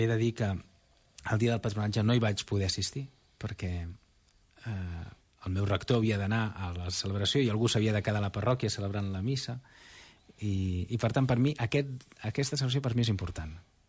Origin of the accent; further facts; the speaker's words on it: Sabadell, Catalonia, Spain; jo sóc nascut a Sabadell i vaig estudiar a l'Escola Pia de Sabadell